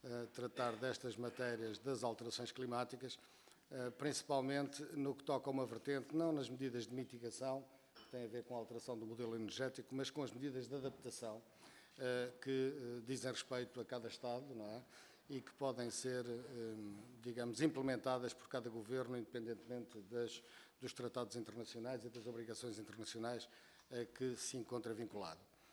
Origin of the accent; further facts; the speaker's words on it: Portugal; nomeadamente no sítio onde eu nasci, na minha aldeia tinha água mineral, bebi até aos 10 anos água mineral